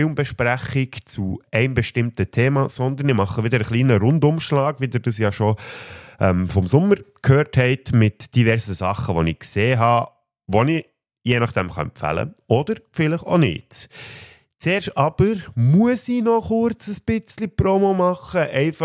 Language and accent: German; Switzerland; das Zitat aus dem Film Nickel Boys, wo ja anfangs des Jahres bei uns in der Schweiz rausgekommen ist.